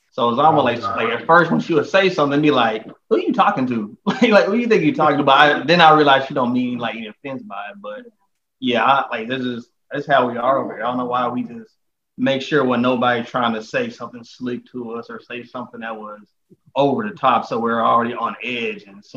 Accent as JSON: {"language": "English", "region": "Arkansas", "country": "United States", "said": "Like I said, I'm from Arkansas, she's from Nassau."}